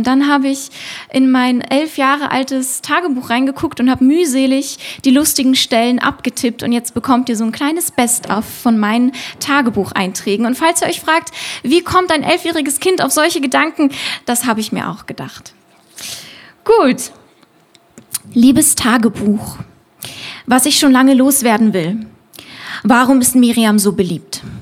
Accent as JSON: {"language": "German", "region": "Solothurn", "country": "Switzerland", "tie": "born or raised there", "also_born_or_lived": "Berlin, Germany", "lives_now": "Lüsslingen, Switzerland", "said": "Und Solothurn ist aber schon meine Heimatstadt, aber eigentlich, und das hört man jetzt, komme ich aus Deutschland, ich bin in Berlin geboren. Und dann hat meine Familie mich irgendwann hierher verschleppt und hier haben wir ein paar Jahre gewohnt"}